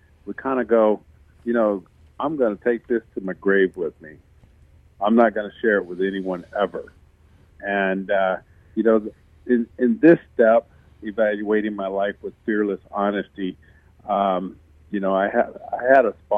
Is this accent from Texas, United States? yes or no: no; Memphis, Tennessee, United States; Being that I grew up and in Memphis. That's where I thought I would start. And immediately I bought a plane ticket, and I flew home to Memphis